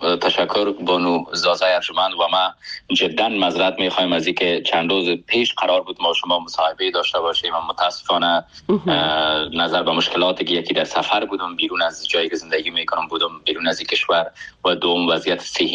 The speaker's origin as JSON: {"language": "Persian", "country": "Afghanistan", "tie": "born or raised there", "moved": "as an adult"}